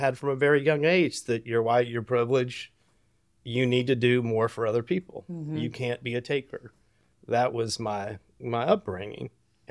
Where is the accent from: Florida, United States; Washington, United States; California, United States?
California, United States; now in Atlanta, United States; I wasn't here. I'm from California.